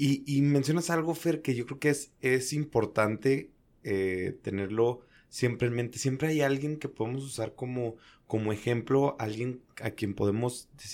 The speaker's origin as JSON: {"language": "Spanish", "country": "Mexico", "said": "nosotros que somos mexicanos"}